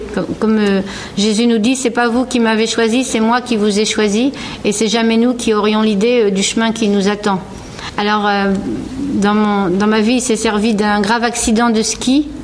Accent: Brittany, France; born there; je suis née en Bretagne et j'ai bercé dans le scoutisme toute ma vie.

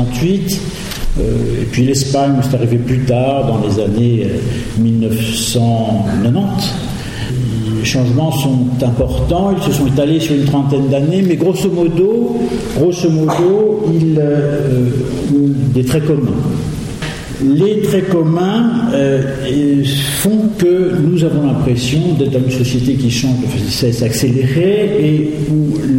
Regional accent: France; mon propos sera sans doute marqué par le fait que je suis français.

